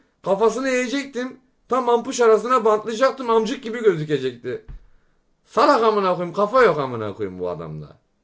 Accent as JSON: {"language": "Turkish", "region": "İzmir", "country": "Turkey", "said": "Yok hayır ya ne yani ben sana İzmirliyim dedim."}